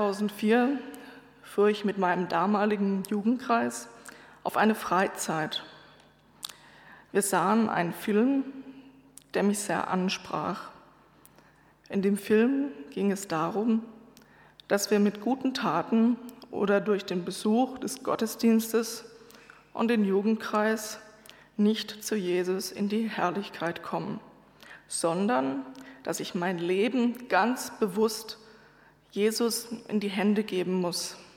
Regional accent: Lörrach, Baden-Württemberg, Germany; now in Freiburg, Germany; bin 24 Jahre alt und komme aus Freiburg. Geboren und aufgewachsen bin ich in Lörrach.

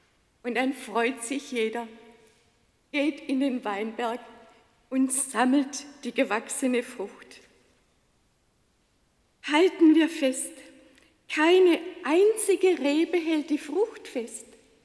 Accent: Baden-Württemberg, Germany; Ich bin im Schwarzwald aufgewachsen, da ist es immer rau gewesen.

